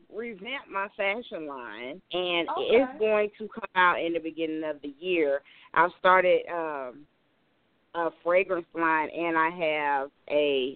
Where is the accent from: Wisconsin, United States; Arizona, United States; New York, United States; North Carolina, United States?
North Carolina, United States; Yeah, I mean, I'm from North Carolina, so I'm just going to go there and go ahead and stay the whole weekend.